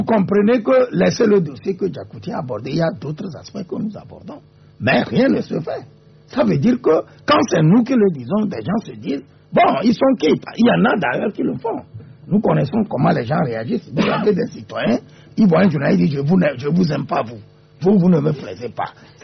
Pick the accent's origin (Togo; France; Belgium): Togo; chez nous, au Togo